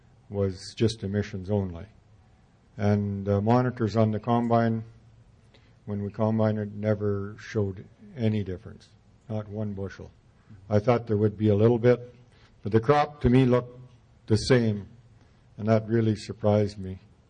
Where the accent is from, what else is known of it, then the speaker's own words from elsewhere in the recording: Saskatchewan, Canada; from Saskatchewan. Out where it's usually drier than most places